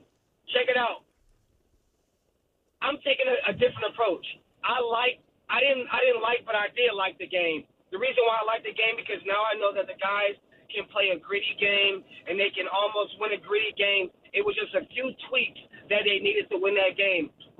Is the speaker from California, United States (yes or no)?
yes; Sacramento, California, United States; downtown Sac has always been one of the funnest spots to be at, and I'm from Sac.